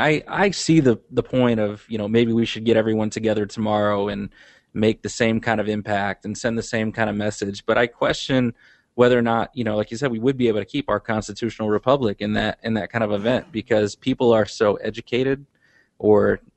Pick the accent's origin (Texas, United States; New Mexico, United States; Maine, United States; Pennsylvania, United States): Texas, United States; I'm a Texan.